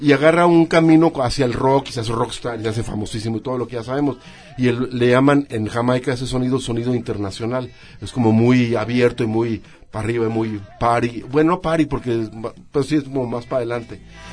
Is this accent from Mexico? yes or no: yes; Mexico; soy blanquito, soy mexicano